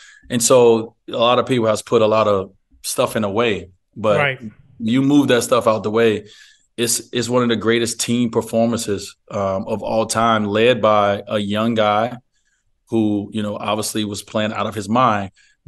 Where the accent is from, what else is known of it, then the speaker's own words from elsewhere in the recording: United States; I'm a minority, by the way, as an American.